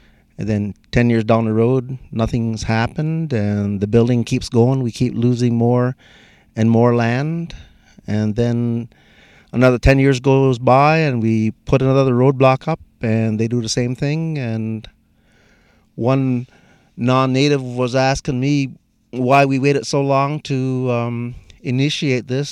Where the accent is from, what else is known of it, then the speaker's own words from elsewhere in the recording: Six Nations, Ontario, Canada; I'm Mohawk from Six Nations Reserve.